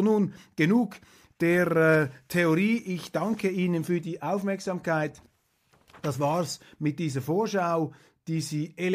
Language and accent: German; Switzerland; Und für mich hochinteressant als Schweizer